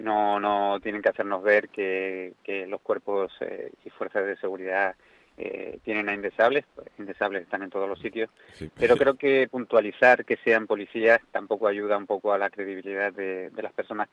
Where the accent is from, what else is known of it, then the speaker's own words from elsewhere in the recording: Spain; Somos españoles y eso lo llevamos en los genes.